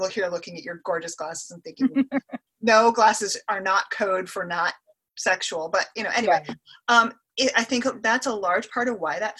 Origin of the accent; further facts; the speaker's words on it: New Hampshire, United States; also born or lived in Minnesota; I grew up in New Hampshire. And then I also lived in Minnesota for a while.